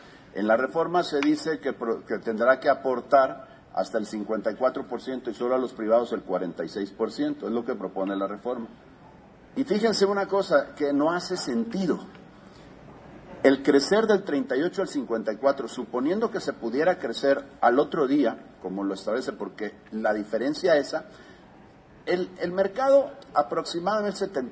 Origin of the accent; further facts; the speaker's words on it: Veracruz, Mexico; born there; Yo soy mexicano, nacido en Veracruz.